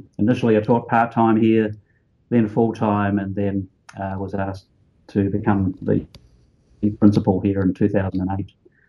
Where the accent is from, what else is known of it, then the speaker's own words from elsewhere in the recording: New Zealand; I grew up in New Zealand, a little country down under, famous for having loads of sheep and mountains and hills and lakes. And so I grew up in a very beautiful area.